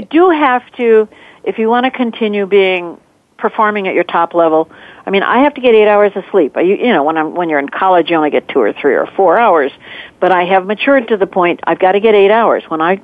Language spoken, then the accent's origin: English; Minnesota, United States; I'm originally from Minnesota. I took voice lessons to get rid of that nasal tone.